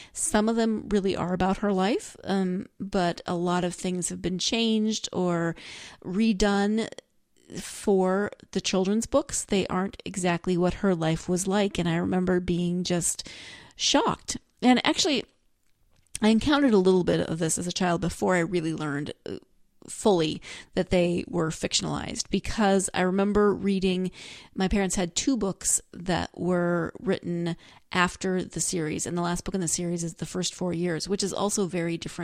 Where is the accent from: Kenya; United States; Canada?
United States; Montana; And I grew up in Western Montana, but I know about Eastern Montana, which is very similar to North Dakota and South Dakota